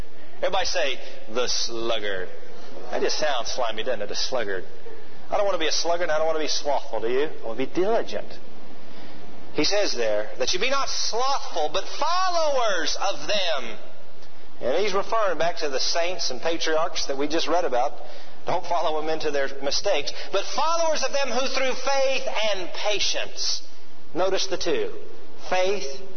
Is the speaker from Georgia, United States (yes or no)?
yes; Atlanta, Georgia, United States; Martha and I moved from Tulsa, Oklahoma to Georgia. I went to Oral Roberts University and, of course, I grew up in Atlanta.